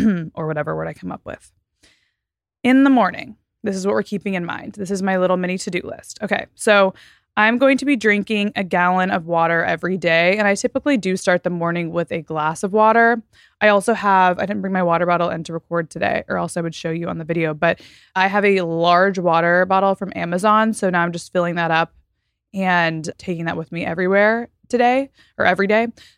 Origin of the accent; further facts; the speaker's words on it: Texas, United States; also born or lived in Florida; now in Los Angeles, United States; I'm from Texas and Florida. So it kind of tracks that way. So California is very, very, very dry to me.